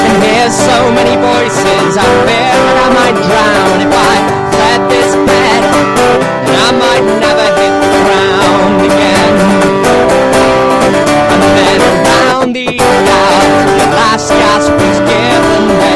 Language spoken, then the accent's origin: English; Manchester, North West England, United Kingdom; I'm from Manchester